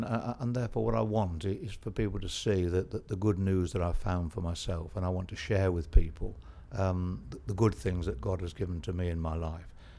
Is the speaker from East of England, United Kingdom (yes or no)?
no; Garstang, North West England, United Kingdom; I'm 69 and I'm from Garstang in Lancashire.